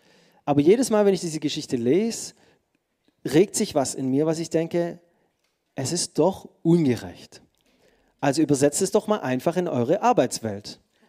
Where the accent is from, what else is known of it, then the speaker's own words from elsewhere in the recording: Baden-Württemberg, Germany; Ich bin Schwabe, auch stolzer Schwabe und ich werde für hier immer ein Reingeschmeckter sein.